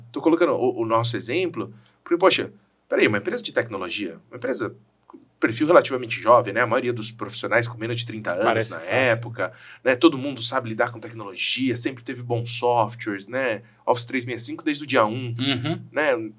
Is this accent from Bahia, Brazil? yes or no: no; Itu, São Paulo, Brazil; born there; A empresa nasceu em Itu, que cidade onde eu nasci, onde eu moro.